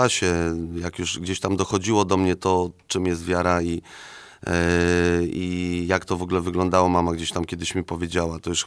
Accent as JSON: {"language": "Polish", "town": "Warsaw", "region": "Masovian Voivodeship", "country": "Poland", "tie": "born or raised there", "said": "Ja się w ogóle urodziłem tutaj w Warszawie, tutaj muszę powiedzieć na Żoliborzu, więc wychowałem się w blokach"}